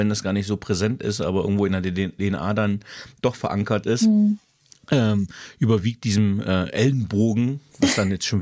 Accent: Magdeburg, Saxony-Anhalt, Germany; born there; ich bin gebürtig aus Magdeburg, also das heißt aus dem Osten

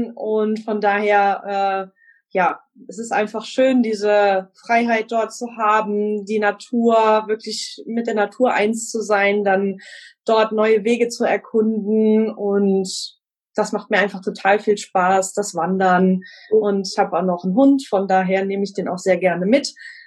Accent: Koblenz, Rhineland-Palatinate, Germany; Ich bin 36 und komme aus Koblenz.

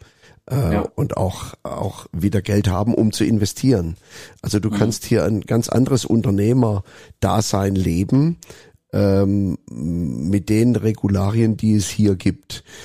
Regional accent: Germany; now in Switzerland; Ja, weil ich bin ja Deutscher, lebe in der Schweiz, lebe hier gerne

